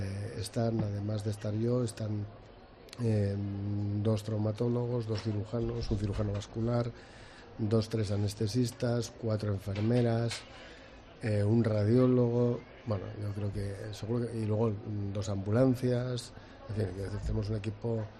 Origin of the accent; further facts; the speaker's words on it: Pamplona, Navarre, Spain; Profundamente, honestamente, sí, porque soy de Pamplona.